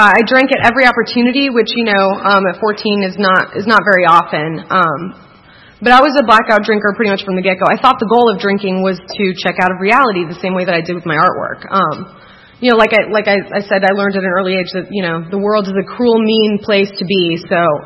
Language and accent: English; Atlanta, Georgia, United States; born there; So I was born in Atlanta, and alcoholism runs on both sides of my family as far as the eye can see